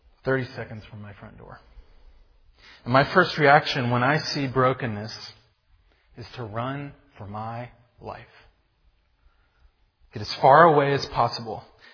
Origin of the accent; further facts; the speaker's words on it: Brooklyn, New York, United States; I'm from Brooklyn, New York.